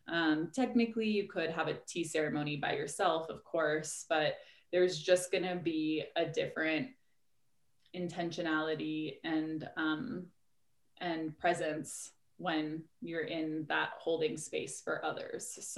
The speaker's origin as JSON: {"language": "English", "country": "Hong Kong", "tie": "born or raised there", "said": "I'm a bit of a mutt. So I'm half Venezuelan, half American. And I was raised in Hong Kong."}